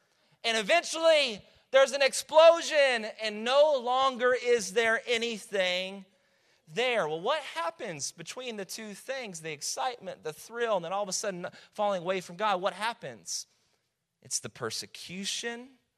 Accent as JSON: {"language": "English", "region": "Texas", "country": "United States", "said": "we're from Texas, so we say Dr. Pepper, right?"}